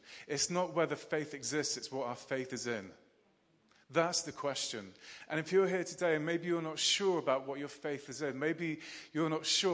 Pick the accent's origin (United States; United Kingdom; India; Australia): United Kingdom; I'm still being British about it.